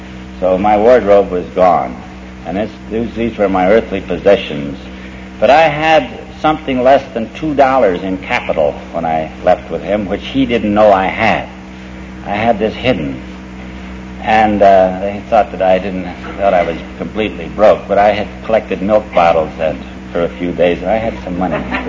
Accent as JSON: {"language": "English", "region": "Florida", "country": "United States", "said": "I'm from Florida, I'm not one orange, tomato juice this was."}